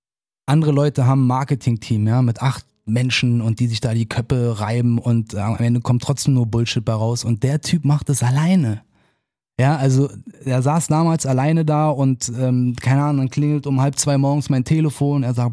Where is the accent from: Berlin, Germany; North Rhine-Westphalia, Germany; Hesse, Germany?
Berlin, Germany; es fiel mir damals schon nicht schwer, als Berliner nach München zu gehen